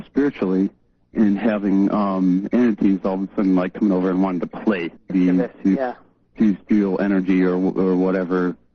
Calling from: Minneapolis, Minnesota, United States; from Minneapolis.

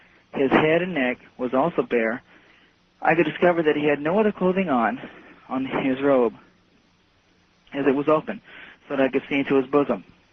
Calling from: Miami, Florida, United States; I'm from Miami.

